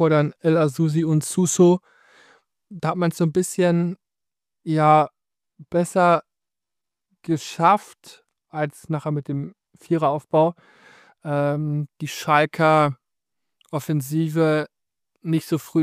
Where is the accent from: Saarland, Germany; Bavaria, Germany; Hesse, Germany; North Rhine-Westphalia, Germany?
North Rhine-Westphalia, Germany; born there; Als gebürtiger Westmünsterländer